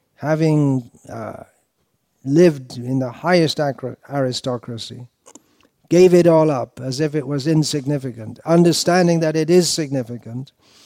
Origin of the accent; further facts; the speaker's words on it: India; I come from India where people sleep in the night, generally speaking.